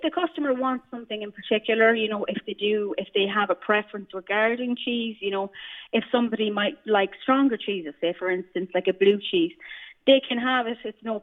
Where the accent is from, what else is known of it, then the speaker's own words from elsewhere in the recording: Sligo, County Sligo, Ireland; Yeah, I am indeed. Yeah, I'm from Sligo.